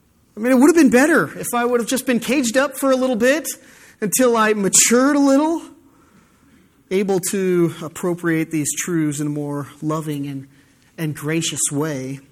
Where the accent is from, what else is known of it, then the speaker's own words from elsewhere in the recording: United States; especially growing up in America where freedom of choice is everything to us